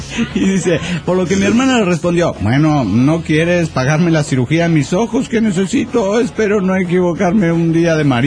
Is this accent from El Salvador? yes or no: no; Los Reyes de Salgado, Michoacán, Mexico; now in Morelia, Mexico; se fue a vivir a mi ciudad natal